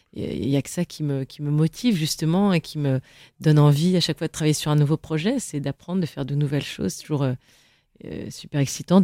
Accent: Saint-Yorre, Auvergne-Rhône-Alpes, France; du côté de ma maman, on est originaire de l'Allier, de Saint-Yor, Vichy, Et c'est donc là où j'ai été au collège des Célestins.

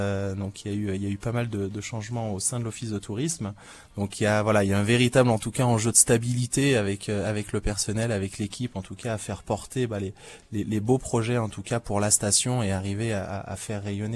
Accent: Lyon, Auvergne-Rhône-Alpes, France; je suis originaire de Lyon, mais au alpin de cœur, en tout cas, à moitié en alpin, puisque ma femme est originaire d'Embrun.

